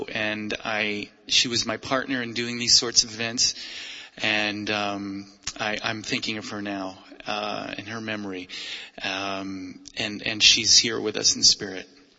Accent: United States; I'm not Israeli. I'm an American Jew, but by virtue of my upbringing and my identity as a Jew, Israel has played a critical role in my life.

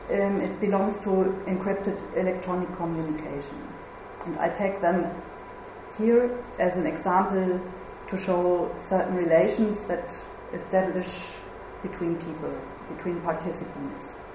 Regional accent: Berlin, Germany; English is a second language; I'm from Berlin

